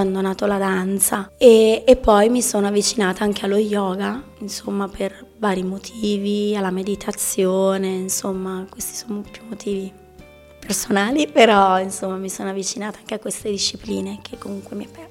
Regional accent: Sesto San Giovanni, Lombardy, Italy; also born or lived in Milan; io sono nata a Milano, vissuto a Sesto San Giovanni.

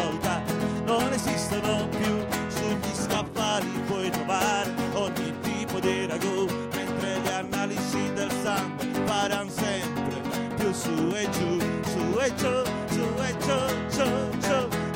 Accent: Taranto, Apulia, Italy; Io sono di Taranto.

